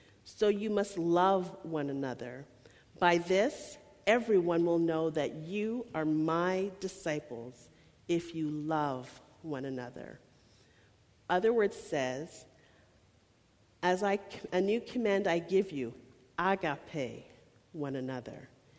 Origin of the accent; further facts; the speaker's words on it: Montreal, Quebec, Canada; I am from Montreal.